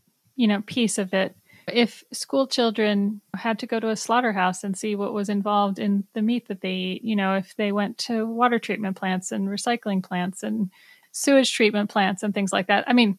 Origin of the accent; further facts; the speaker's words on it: United States; I confess, as an American, I feel some despair about